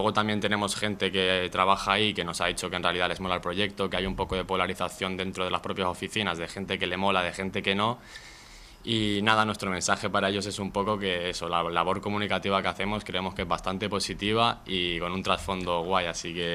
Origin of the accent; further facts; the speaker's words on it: Canary Islands, Spain; somos de Lanzarote, y al final si tú te mueves en metro, en bus o lo que sea, ni el transporte depende de ti